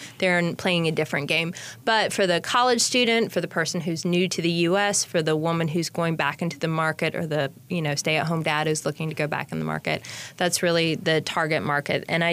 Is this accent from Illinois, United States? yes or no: yes; Chicago, Illinois, United States; now in Chapel Hill, United States; So I came to the community in 82. It was right after the Tar Heels had won the NCAA tournament, and I came from Chicago and didn't know what that was.